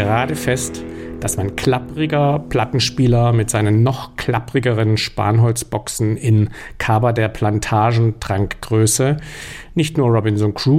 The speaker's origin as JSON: {"language": "German", "town": "Stuttgart", "region": "Baden-Württemberg", "country": "Germany", "tie": "born or raised there", "said": "Die kaufte man in Stuttgart, wo ich aufgewachsen bin"}